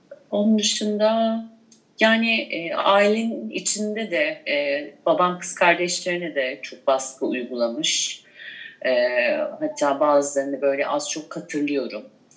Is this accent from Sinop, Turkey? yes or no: no; Bergama, İzmir, Turkey; Ben 1974 yılında Bergama'da, İzmir'in bir ilçesinde doğdum. Liseden mezun olana kadar, üniversite çağına kadar hep Bergama'da yaşadım. Ara ara ben İzmir'e gelip gittim, işte dershane amaçlı. Bergama'da işte bütün ergenliğim falan orada geçti.